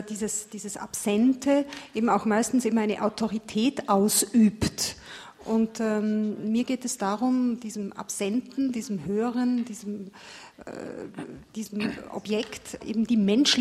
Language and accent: German; Egypt; dass wir als Ägypter, dass wir das ägyptische Volk einfach nicht zu unseren Rechten kommen, dass wir unterdrückt sind